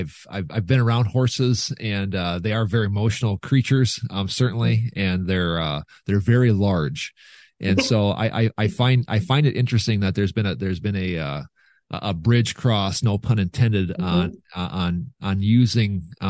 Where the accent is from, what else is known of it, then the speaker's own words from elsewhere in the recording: Minnesota, United States; I'm from West Central Minnesota. That's got German written all over.